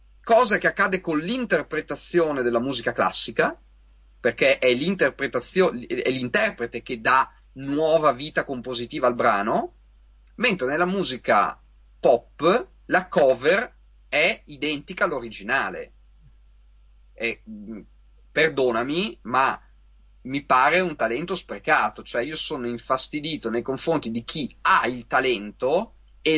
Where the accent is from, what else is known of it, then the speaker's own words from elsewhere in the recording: Parma, Emilia-Romagna, Italy; now in Veneto, Italy; Io ho studiato a Modena, sono emiliano, sono di Parma